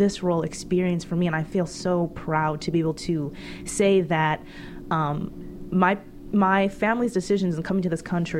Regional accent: Milwaukee, Wisconsin, United States; And I am from Milwaukee, Wisconsin.

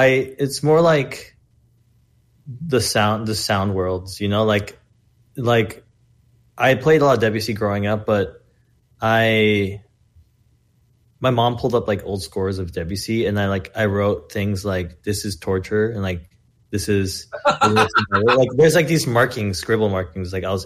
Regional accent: La Crescenta, California, United States; Yeah, I'm from La Crescenta, but my dad currently lives in Arcadia.

